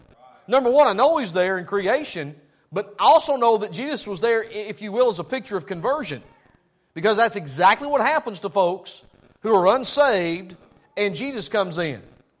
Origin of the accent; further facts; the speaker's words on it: United States; born there; Thank God I was born here in the States.